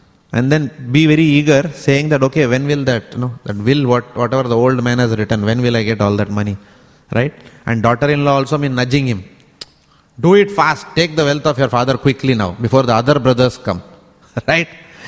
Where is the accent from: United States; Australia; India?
India; But specifically, I come from India. It is earn money, save money, and die.